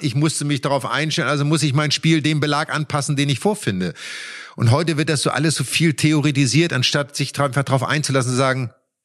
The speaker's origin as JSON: {"language": "German", "country": "Germany", "said": "das war natürlich für uns Deutschen, weil wir sind auf sehr schnellem Teppichbelag im Winter aufgewachsen und auf Sand im Sommer"}